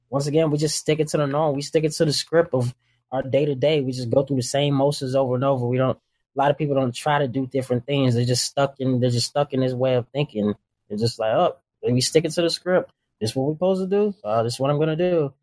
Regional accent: Alabama, United States; friends that I lost, you know, they lost their lives or they're in jail and stuff growing up in Alabama.

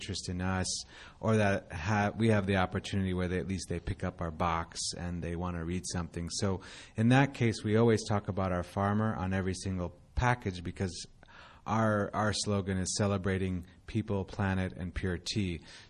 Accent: Cleveland, Ohio, United States; Well, I grew up in Cleveland, so I got to be careful of how I talk about the Midwest

